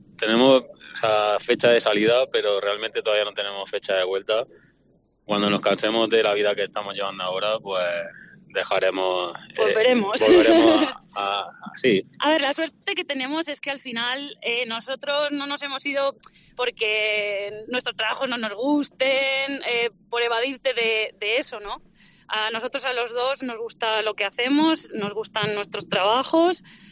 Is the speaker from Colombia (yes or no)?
no; Villena, Valencian Community, Spain; Y yo soy de un pueblo de Alicante que se llama Villena.